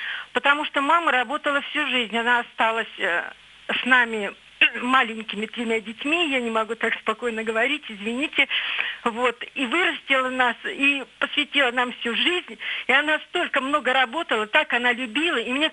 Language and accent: Russian; Vladimir Oblast, Russia; мне 68 лет, я из Владимирской области.